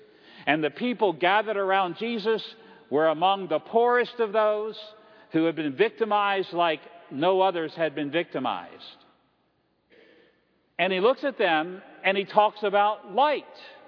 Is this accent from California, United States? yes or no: no; Orlando, Florida, United States; Now, I come from Orlando, Florida, and occasionally, like last year, we have hurricanes in Orlando, Florida.